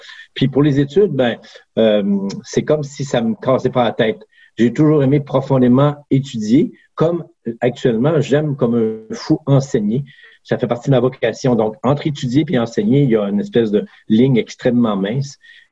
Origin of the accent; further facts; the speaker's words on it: Quebec City, Quebec, Canada; also born or lived in Kenogami; je suis né au Saguenay, à Kenogami. Mais j'ai passé toute mon enfance à Québec, dans la banlieue à Sainte-Foy, mais je suis né au Saguenay.